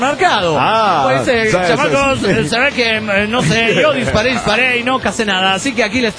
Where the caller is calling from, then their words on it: Tecate, Baja California, Mexico; de Tecate, Baja California, México.